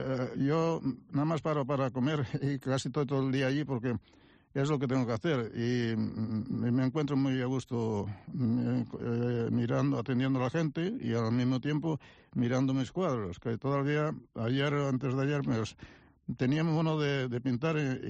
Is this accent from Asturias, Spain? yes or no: yes; Grandas de Salime, Asturias, Spain; born there; yo soy asturiano, pero nací en Grande Salime, que allá hablan gallego, y después estuve estudiando también en Corios, que fue, terminé el bachiller allí.